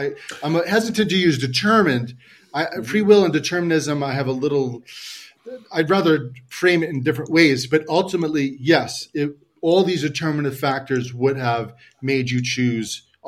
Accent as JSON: {"language": "English", "region": "New York", "country": "United States", "said": "But listen, I'm from New York, man."}